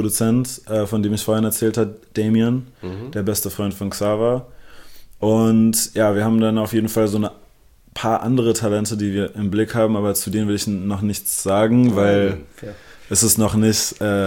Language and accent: German; Berlin, Germany; first language English; German is a second language; Also ich bin gebürtiger Berliner und lebe mein ganzes Leben hier. Also meine Muttersprache ist zwar Englisch, aber Deutsch folgte so dicht dahinter.